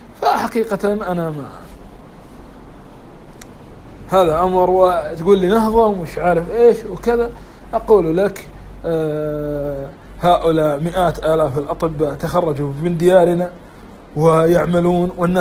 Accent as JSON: {"language": "Arabic", "country": "Kuwait", "said": "حتى عندنا في الكويت مركز طبي يترجم الكتب الطبية"}